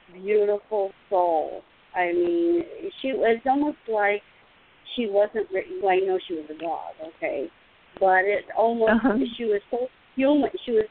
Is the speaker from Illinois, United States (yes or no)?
yes; Illinois, United States; I'm from Illinois.